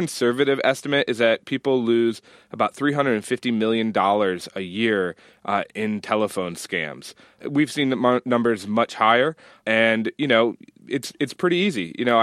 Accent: Buffalo, New York, United States; I grew up in Buffalo, so we would get one when they closed the roads and the schools.

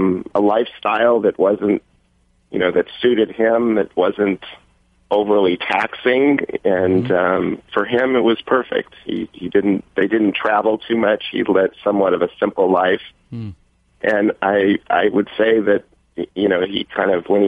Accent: Los Angeles, California, United States; I actually grew up in West Los Angeles.

